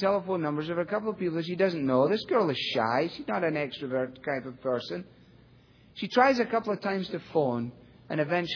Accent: Glasgow, Scotland, United Kingdom; I was brought up in Glasgow.

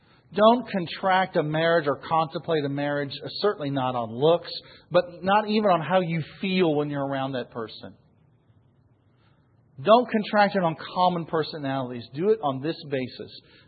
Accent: Missouri, United States; I was from Missouri. She's from Texas.

